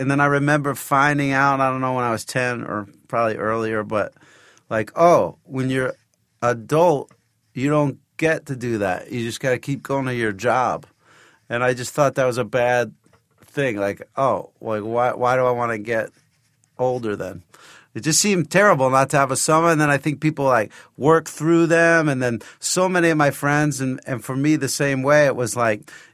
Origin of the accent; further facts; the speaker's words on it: New Jersey, United States; Oh, I grew up in New Jersey.